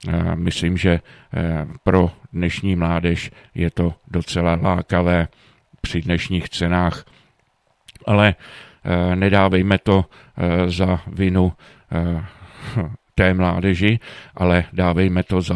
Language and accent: Czech; Bohemia, Czechia; protože u nás v Čechách nechci se tekon nějak, no, nechci to nějak hanět, ale doopravdy u nás v Čechách už ty tradice téměř pomalu mizí.